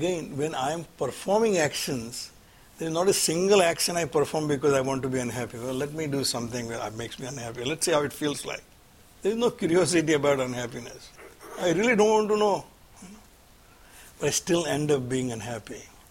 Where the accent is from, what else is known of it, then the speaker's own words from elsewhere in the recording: Surat, Gujarat, India; My parents actually come from Randher. I grew up in Surat.